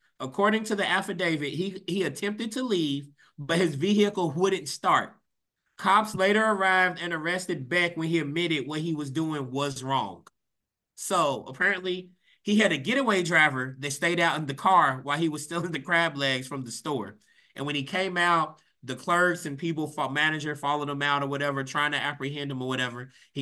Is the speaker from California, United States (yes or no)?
no; Louisville, Kentucky, United States; I grew up in Louisville. There was a bunch of Winn-Dixies.